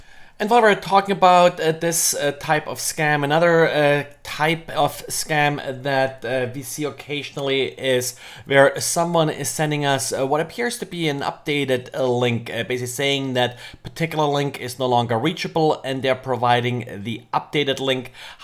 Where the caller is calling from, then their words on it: Jacksonville, Florida, United States; I'm today recording from Jacksonville, Florida.